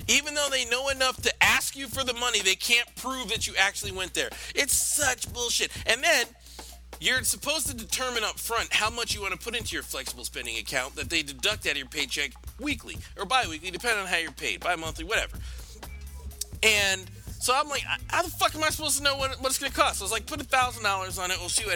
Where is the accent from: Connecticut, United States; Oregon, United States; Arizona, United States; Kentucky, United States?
Connecticut, United States; I grew up in Connecticut, so I have the right to say this is a horrible piece of shit of a place.